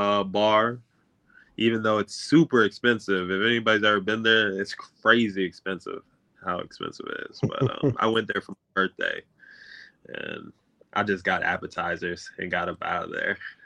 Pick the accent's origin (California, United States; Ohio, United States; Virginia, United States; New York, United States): Virginia, United States; Woodbridge; I'm from Woodbridge, Virginia.